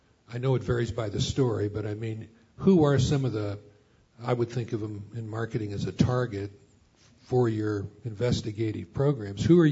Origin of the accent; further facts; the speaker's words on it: Missouri, United States; I'm from Missouri, about 100 yards from Kansas, but I don't live in Kansas.